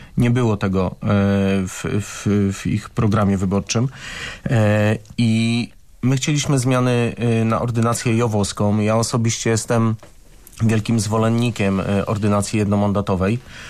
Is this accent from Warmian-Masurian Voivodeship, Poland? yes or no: no; Stargard, West Pomeranian Voivodeship, Poland; teraz ja pochodzę ze Stargardu i tam mamy JOW-y od 2014 roku